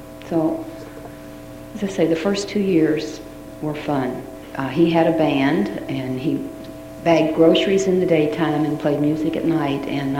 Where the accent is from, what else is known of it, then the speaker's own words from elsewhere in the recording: Louisville, Kentucky, United States; born there; I am the oldest of nine children, and I was born in Louisville.